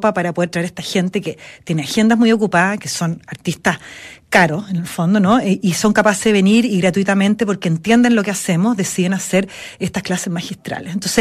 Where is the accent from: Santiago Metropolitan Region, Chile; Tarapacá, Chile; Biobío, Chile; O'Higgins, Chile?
Santiago Metropolitan Region, Chile; Santiago; porque efectivamente yo soy santiaguina